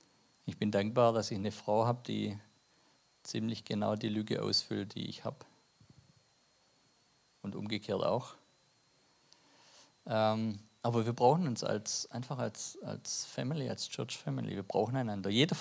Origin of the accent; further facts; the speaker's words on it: Ludwigsburg, Baden-Württemberg, Germany; accent: Swabian; now in Schwäbisch Hall, Germany; Also wie man hört, ich bin ja Schwabe, ich komme ursprünglich aus Ludwigsburg, sonst hat es nach Schwäbisch Hall verschlagen